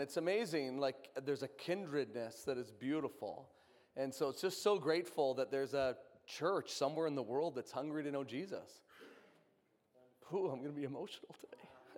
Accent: Canada; I'm from Canada.

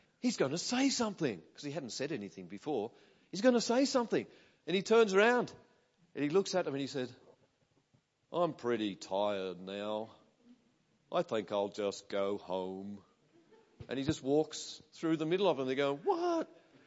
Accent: Australia; now in United States; I'm Australian. You might have picked that up already. And we've been here a year and a half.

